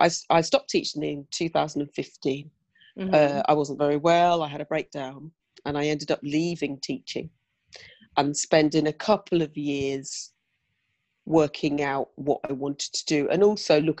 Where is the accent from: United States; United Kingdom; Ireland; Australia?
United Kingdom; South East England; now in London, United Kingdom; moved to London from my hometown in Oxfordshire